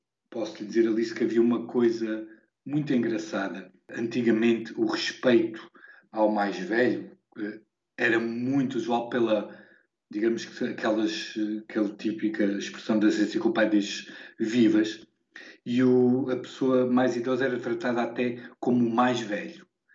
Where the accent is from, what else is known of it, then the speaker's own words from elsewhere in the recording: Beja, Portugal; now in Mozambique; Bom, eu sendo alentejano de uma cidade pequena como Beja, apesar de ser capital de distrito, somos poucos habitantes